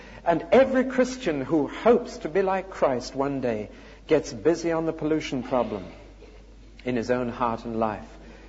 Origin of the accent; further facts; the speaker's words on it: Newcastle upon Tyne, North East England, United Kingdom; It's a photograph out of a newspaper in my hometown, Newcastle-on-Tyne, when King George V visited the town to launch a ship.